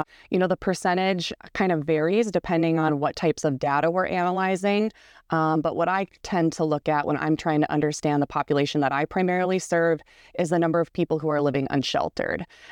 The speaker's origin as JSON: {"language": "English", "town": "Sioux Falls", "region": "South Dakota", "country": "United States", "tie": "born or raised there", "lives_now": "Fargo, United States", "said": "So I grew up mostly in Sioux Falls and moved up to Fargo about 13 years ago."}